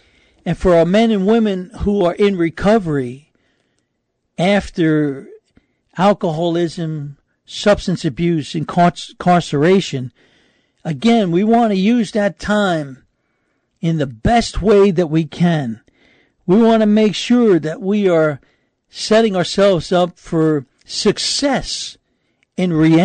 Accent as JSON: {"language": "English", "region": "New York", "country": "United States", "tie": "born or raised there", "said": "Growing up in New York, that was a great treat, and my dad did that."}